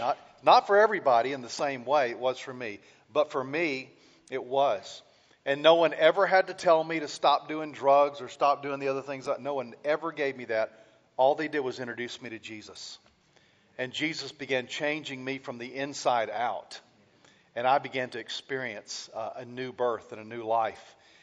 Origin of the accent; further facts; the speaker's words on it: the South, United States; had a basic knowledge because I grew up in the South and everybody knew something about God in the South.